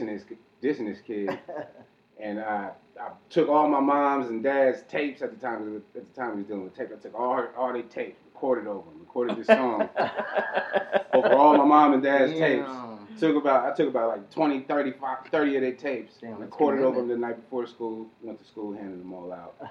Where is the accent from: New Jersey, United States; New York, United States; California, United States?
California, United States; San Jose; I'm from San Jose.